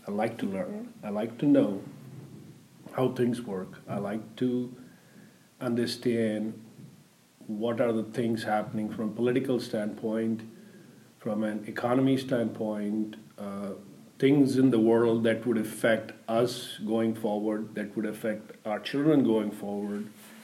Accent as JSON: {"language": "English", "country": "India", "tie": "born or raised there", "said": "growing up in India, I listened to mostly Indian music"}